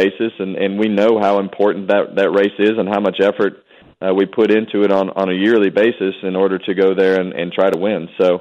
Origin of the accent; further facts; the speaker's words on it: Bakersfield, California, United States; I grew up in Bakersfield, California, a huge Rick Mears fan, wanting to race in the Indy 500.